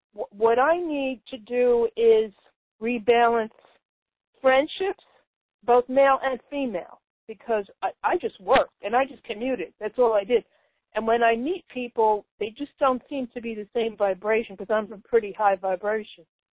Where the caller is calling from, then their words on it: Connecticut, United States; I'm calling you from Connecticut.